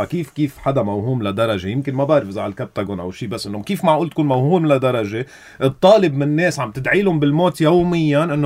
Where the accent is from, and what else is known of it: Lebanon